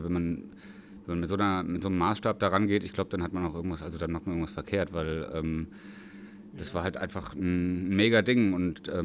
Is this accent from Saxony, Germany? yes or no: no; Marburg, Hesse, Germany; obwohl das eigentlich von meiner Heimatstadt Marburg relativ weit für ein Konzert ist